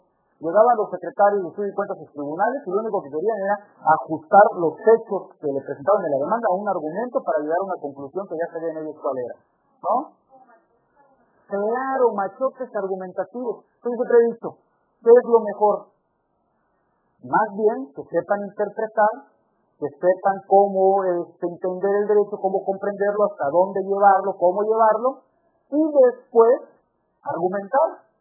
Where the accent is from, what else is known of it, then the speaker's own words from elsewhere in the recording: United States; me refiero a nosotros como americanos